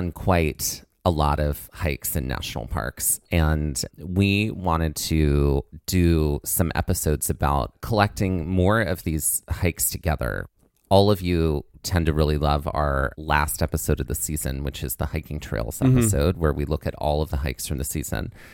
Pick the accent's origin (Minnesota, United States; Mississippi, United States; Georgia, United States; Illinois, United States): Mississippi, United States; Because growing up in Mississippi, it was mostly just hot all the time.